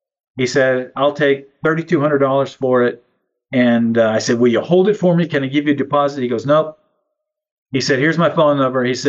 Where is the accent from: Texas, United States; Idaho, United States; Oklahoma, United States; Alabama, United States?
Idaho, United States; now in Nashville, United States; I was originally from Idaho.